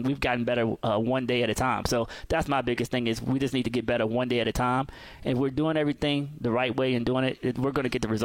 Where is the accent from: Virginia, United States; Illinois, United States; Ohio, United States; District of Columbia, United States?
Virginia, United States; Richmond; and we grew up in Richmond, Virginia together.